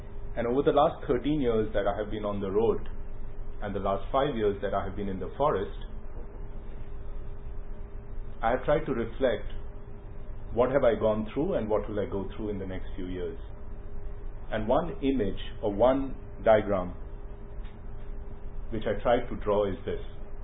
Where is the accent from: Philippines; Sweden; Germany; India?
India; I come from India, and we have to be born somewhere